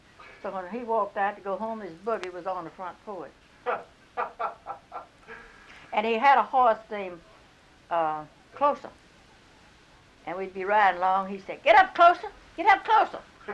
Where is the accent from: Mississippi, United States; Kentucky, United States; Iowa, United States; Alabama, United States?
Mississippi, United States; Hernando; I was born in Soda County. Of course, I was born west of Hernando.